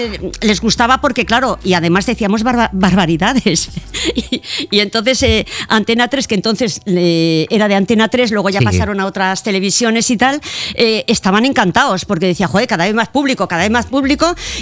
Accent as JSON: {"language": "Spanish", "town": "Pamplona", "region": "Navarre", "country": "Spain", "lives_now": "Madrid, Spain", "said": "Yo soy de Pamplona y adoptiva de Madrid, ¿vale?"}